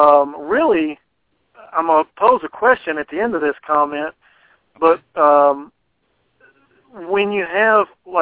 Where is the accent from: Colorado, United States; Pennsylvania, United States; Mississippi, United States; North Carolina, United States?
Mississippi, United States; now in Texarkana, United States; I'm originally from Mississippi, so I know I'm going to say something familiar.